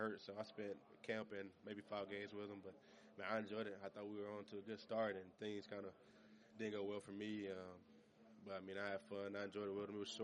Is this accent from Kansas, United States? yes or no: no; Georgia, United States; Yeah, man, we're both from Georgia and both cousins, but for the most part, he was in Atlanta and I was in my hometown.